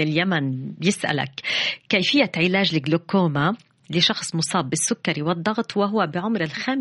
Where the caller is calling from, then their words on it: Khartoum, Sudan; من الخرطوم